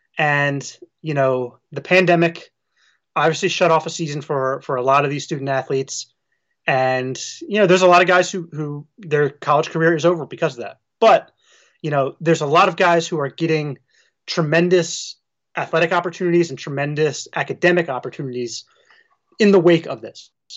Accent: Baltimore, Maryland, United States; I'm from Baltimore, so I was just living in my buddy's spare room.

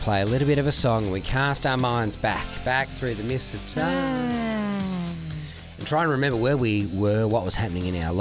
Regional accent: Adelaide, South Australia, Australia; moved away; I'm originally from Adelaide, but have not lived there for probably 10 years.

